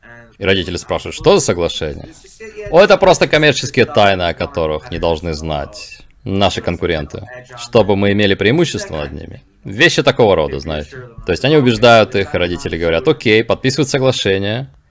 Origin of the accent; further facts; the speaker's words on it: Appleton, Wisconsin, United States; Я уже говорил про город Эпплтон в штате Висконсин, откуда я родом